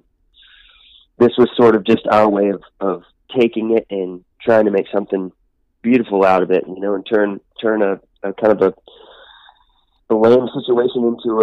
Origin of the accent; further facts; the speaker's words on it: Honey Grove, Texas, United States; now in Nashville, United States; Texas. I'm from a small town called Honey Grove, Texas.